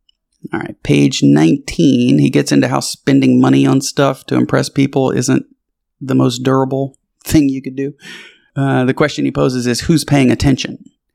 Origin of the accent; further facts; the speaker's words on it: Louisiana, United States; also born or lived in Houston; where I grew up in Louisiana, we refer to our friends' parents as Miss or Mr., and then first name. And then when I got to Houston, my friends' parents were referred to by their first name